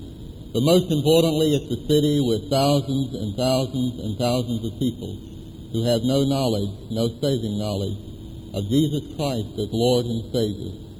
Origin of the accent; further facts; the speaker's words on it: Atlanta, Georgia, United States; from Atlanta, Georgia. Our church is Perimeter Presbyterian Church.